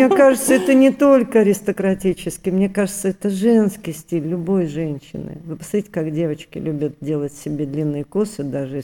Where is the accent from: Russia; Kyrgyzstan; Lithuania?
Russia; Ural; а так как я девушка с Урала, то я не терплю каких-то проблем